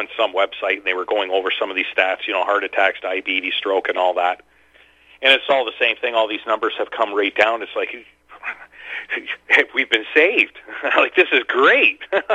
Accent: Canada; And I'm thinking to myself, and I'm from Canada, you know.

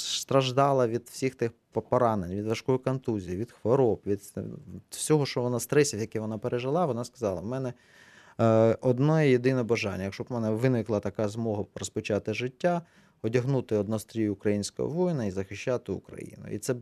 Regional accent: Simferopol, Crimea, Ukraine; Я сам з Сімферополя, да, мене це коробить внутрішньо.

